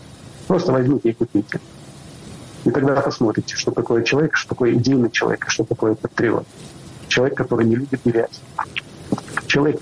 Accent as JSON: {"language": "Russian", "country": "Belarus", "also_born_or_lived": "Lithuania", "said": "Я, как простой белорус, который прожил 18 лет в Литовской республике, я как белорус, я хочу видеть, что делается."}